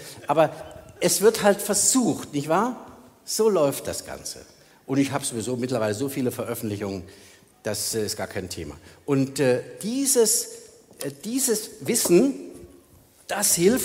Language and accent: German; Germany; Also ja, gut, ich bin ja auch Deutscher.